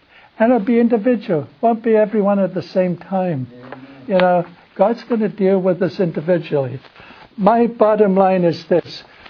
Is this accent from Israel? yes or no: no; England, United Kingdom; Now, I grew up in England